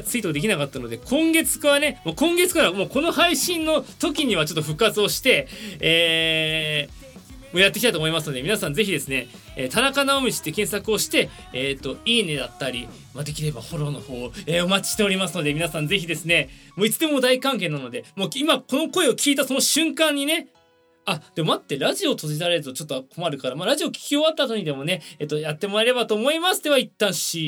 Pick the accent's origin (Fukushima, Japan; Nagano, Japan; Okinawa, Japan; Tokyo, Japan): Tokyo, Japan; 東京生まれです。東京育ちです。ホワイトデー生まれです。